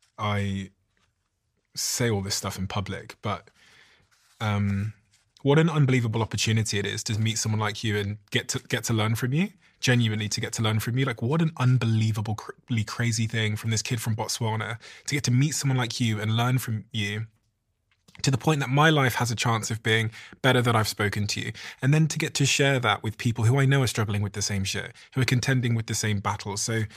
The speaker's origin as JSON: {"language": "English", "town": "Manchester", "region": "North West England", "country": "United Kingdom", "tie": "born or raised there", "said": "whether it's the support you gave to Manchester, which is the city that I consider my hometown"}